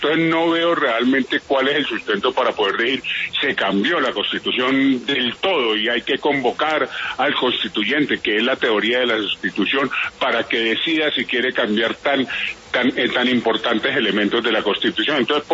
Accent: Colombia; como pueblo colombiano

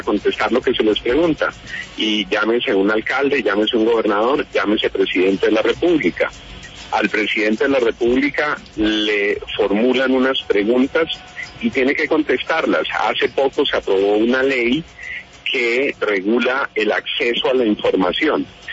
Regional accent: Colombia; uno esperaría como colombiano

